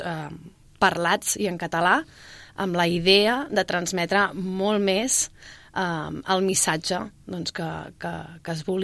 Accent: Valls, Catalonia, Spain; Res, mira, jo sóc de Valls i t'asseguro que ha sigut una entesa des del primer minut

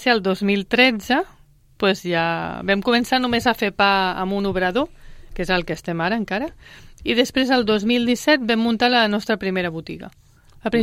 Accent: Sabadell, Catalonia, Spain; Jo sóc de Sabadell de tota la vida.

